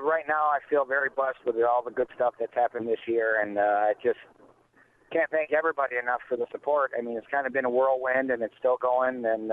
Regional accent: Detroit, Michigan, United States; I currently split my time between kind of my hometown, Detroit, and Nashville.

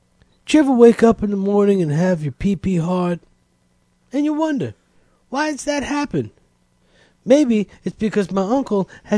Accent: Brooklyn, New York, United States; Growing up in Brooklyn, as a little kid, when you couldn't find a white girl, you would just go and find a black girl. And it was kind of frowned upon in my neighborhood

